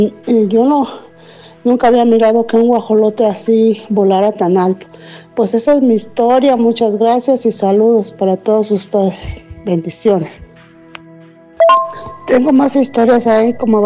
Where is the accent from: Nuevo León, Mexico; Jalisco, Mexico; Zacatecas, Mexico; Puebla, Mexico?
Jalisco, Mexico; Talpa de Allende; now in Colorado, United States; Soy originaria de Talpa de Allende, Jalisco, pero radico en Colorado.